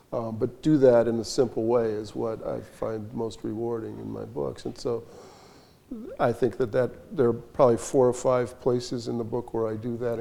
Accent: Madison, Wisconsin, United States; I grew up in Madison, Wisconsin, the home of the progressive movement.

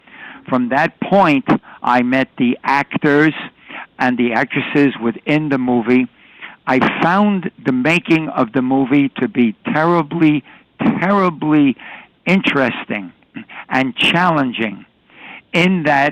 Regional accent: New York City, New York, United States; I was born and raised in New York City. Along with a lot of other fellows, I fudged my age and went into the service at 16.

